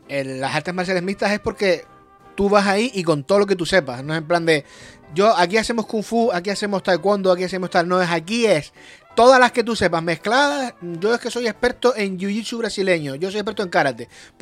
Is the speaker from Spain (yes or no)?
yes; Canary Islands, Spain; Yo soy canario, cuidado ahí. Soy canario. Y después también lo que tú quieras. Pero yo soy canario. Y negro.